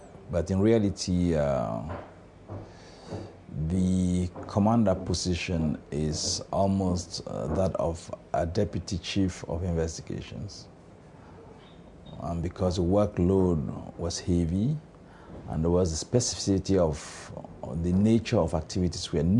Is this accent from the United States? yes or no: no; Cameroon; I come from Cameroon. Embedded in the heart of Central Africa